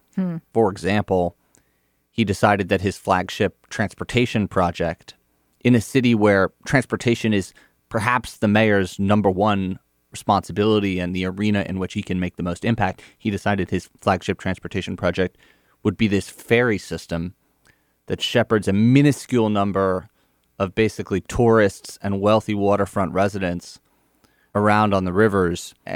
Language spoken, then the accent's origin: English; New York City, New York, United States; not just as a writer at Slate, but as a New Yorker, I basically agreed with most of his diagnosis of what New York's problems were when he ran.